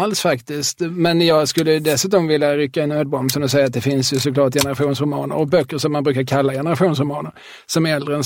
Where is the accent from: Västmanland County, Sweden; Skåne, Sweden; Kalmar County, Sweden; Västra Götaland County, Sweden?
Skåne, Sweden; Lund; man kan säga Södra Lund.